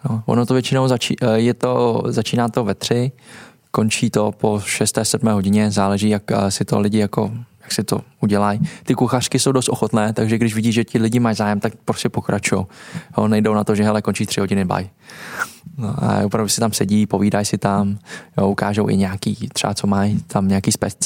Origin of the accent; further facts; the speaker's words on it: Olomouc, Olomouc Region, Czechia; jsme stejně z Moravy. No, tak jak, my jsme vyrusali v Olomouci totiž.